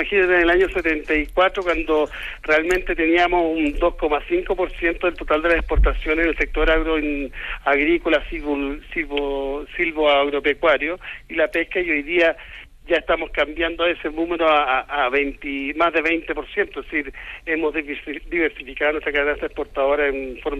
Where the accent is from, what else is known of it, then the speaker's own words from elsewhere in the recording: Magallanes and Chilean Antarctica, Chile; soy magallánico de origen, así que imaginarás que el tema regional para mí va en mi ADN